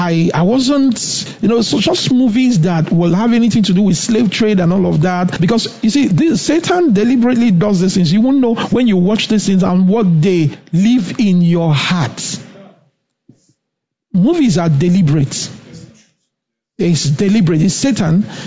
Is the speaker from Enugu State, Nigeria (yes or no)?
yes; Enugu, Enugu State, Nigeria; I grew up in Enugu, you know, as a teenager from my, youngster's age, from a kid, I grew up in Enugu. But the Lord made sure I didn't grow up in a place where it was predominantly Igbos. No. I didn't. I grew up in a GRA, and there I had Indians